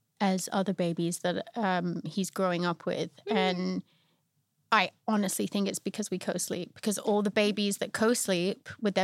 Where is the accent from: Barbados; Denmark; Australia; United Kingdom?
United Kingdom; England; now in United States; But I never feel American. Mm. And then I go home to England and they tell me that I'm too American.